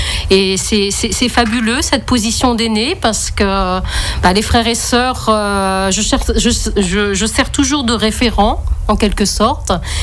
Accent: Chartres, Centre-Val de Loire, France; born there; now in Avallon, France; Et je suis née à Chartres, au pays de Jean Moulin, où il y a une merveilleuse cathédrale. Et ma famille est d'origine bretonne.

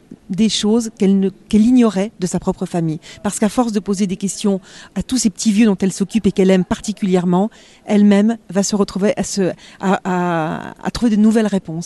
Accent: Gueugnon, Bourgogne-Franche-Comté, France; Moi, j'ai grandi en Bourgogne à Guignon

